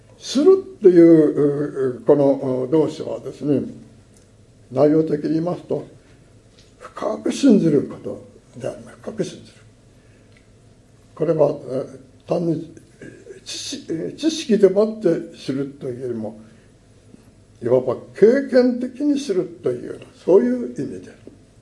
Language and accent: Japanese; Fukushima, Japan; 私は鴻巣というところで生まれて育ったのが福島県であります。